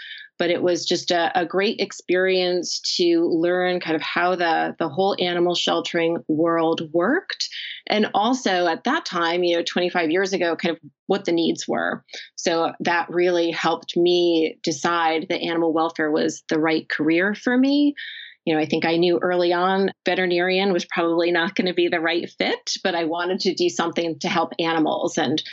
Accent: New Jersey, United States; I had become a fan of the site and the work that Petfinder had already been doing in my home state of New Jersey.

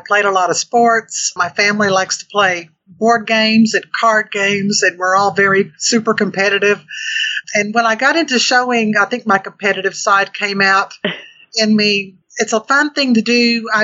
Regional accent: Oklahoma, United States; I'm from Oklahoma. Oklahoma became a state in 1907.

